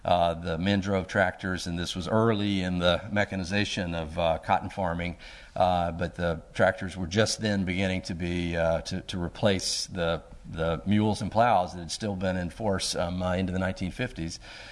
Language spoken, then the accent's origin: English; Mississippi, United States; also born or lived in Arkansas; I was born in the Mississippi Delta on the Arkansas side of the Mississippi River, and then I grew up on the Mississippi side of the river.